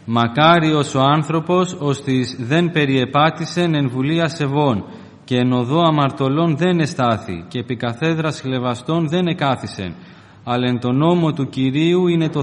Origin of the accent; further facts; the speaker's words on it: Naxos, South Aegean, Greece; now in Athens, Greece; Εγώ, αδέλφια, είμαι από την Άξο, όπως σας είπε και ο αδερφός. Έχω μεγαλώσει εκεί. 7 χρόνια πήγα στην Αθήνα, 7 χρόνια γύρισα πίσω πάλι στην Άξο, αλλά τα τελευταία 2 χρόνια είμαι στην Αθήνα.